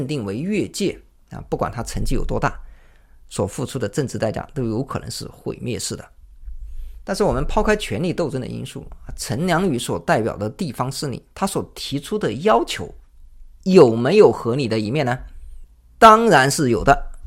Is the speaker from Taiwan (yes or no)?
no; Guizhou, China; 比如上海和我的家乡贵州，它一个是沿海的经济龙头，一个是内地的山区省份